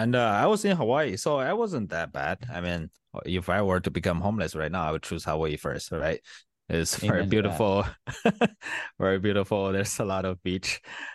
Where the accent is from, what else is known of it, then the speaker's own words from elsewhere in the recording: China; moved away as an adult; now in United States; I was kind of struggling in China because the day I felt like I needed to change was the day I got kind of kicked out from my college in China.